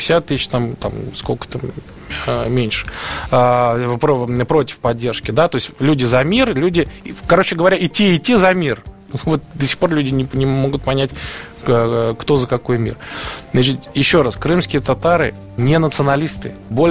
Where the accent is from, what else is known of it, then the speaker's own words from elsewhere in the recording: Russia; Я россиянин, я люблю свою страну, я живу в многонациональной стране